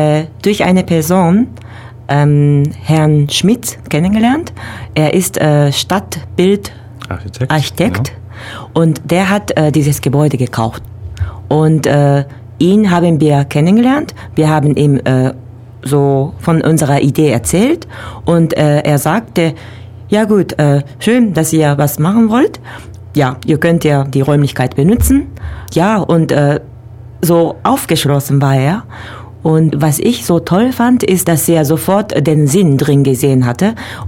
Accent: Japan; now in Ulm, Germany; Also wir sind beide Japaner.

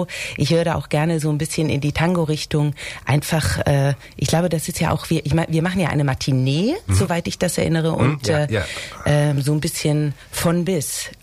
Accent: Hamburg, Germany; Also ich bin Hamburgerin und das ist hier echt anders

